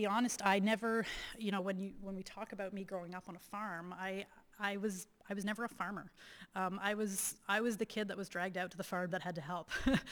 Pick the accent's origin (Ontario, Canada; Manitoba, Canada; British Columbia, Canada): Ontario, Canada; Auburn; I was born and raised just outside of Auburn, Ontario, on a dairy farm. My parents were immigrants. I'm a first generation Canadian.